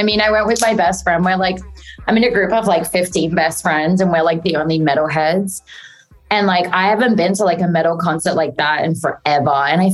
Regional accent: Australia; I mean, I'm Australian

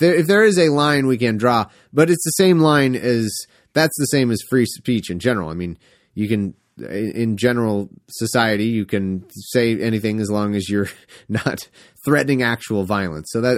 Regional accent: California, United States; I am from California, so I do admit that can skew things for me. I was raised in a very conservative area, though

